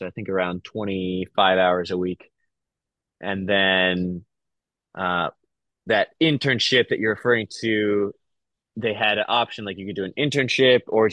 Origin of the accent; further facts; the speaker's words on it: San Diego, California, United States; No, I'm not from Nashville or Boston. I was from